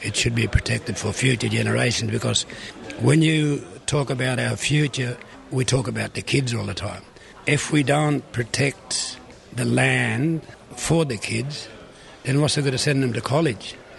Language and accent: English; Wilcannia, New South Wales, Australia; And I just like carving the stories, what happened around home in Western New South Wales. I was originally from Wilcannia